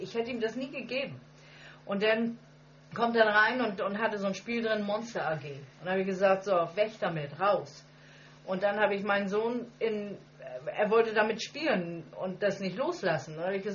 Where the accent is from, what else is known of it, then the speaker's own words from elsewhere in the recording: Hamburg, Germany; Und ich jetzt als Hamburgerin sitze ich als einzig Deutsche in einer afrikanischen Gemeinde.